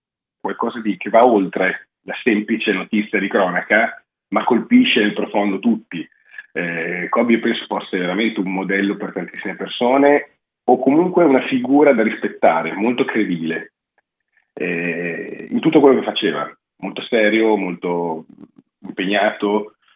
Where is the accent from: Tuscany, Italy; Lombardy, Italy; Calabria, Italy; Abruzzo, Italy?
Lombardy, Italy; Varese; born there; also born or lived in Milan; io padre americano di Chicago, mamma di Reggio Emilia, io sono cresciuto ho vissuto tanto a Milano per l'università e sono nato a Varese, quindi sono un po' un melting pot di luoghi, però ho sicuramente una traccia importante reggiana.